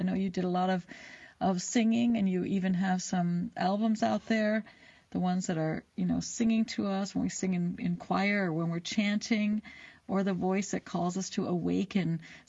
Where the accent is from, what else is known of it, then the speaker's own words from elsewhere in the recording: United States; now in Berlin, Germany; I grew up in America and I'm living in Berlin, Germany.